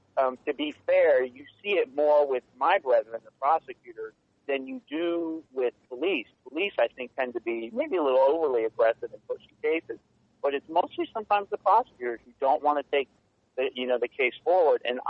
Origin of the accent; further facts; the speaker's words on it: New York, United States; I grew up in New York and followed the Gotti, both his rise and fall.